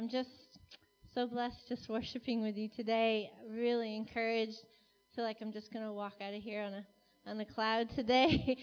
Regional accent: United States; accent: American; moved away as an adult; You can probably hear my American accent. I moved here in 2007 from America.

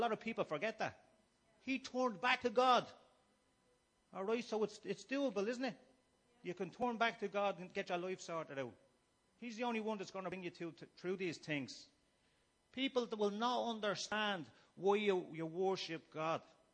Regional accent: Dublin, Leinster, Ireland; I grew up in Finglas, like I say.

